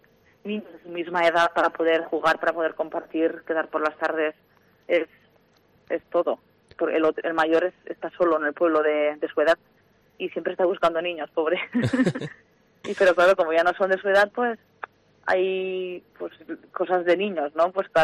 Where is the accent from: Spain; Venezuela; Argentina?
Spain; Villafranca; Yo soy de Villafranca, de un pueblo que está cerquita. Y vivíamos los dos en Villafranca antes, porque los dos trabajamos allí.